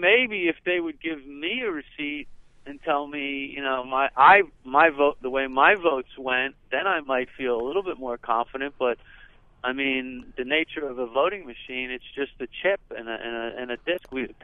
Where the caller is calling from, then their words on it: Manhattan, New York, United States; I've actually resided in New Jersey. I'm just calling from Manhattan.